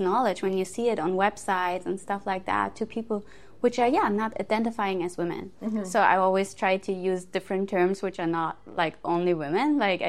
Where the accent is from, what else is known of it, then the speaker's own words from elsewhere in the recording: Germany; English is a second language; moved away; So I'm from Germany. I left in 2017.